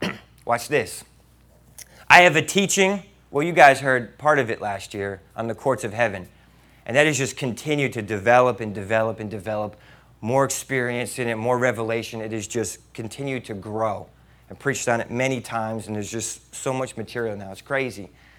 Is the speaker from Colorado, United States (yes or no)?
no; Florida, United States; now in San Antonio, United States; I grew up in Florida. I haven't seen every single hurricane, but I typically know the patterns.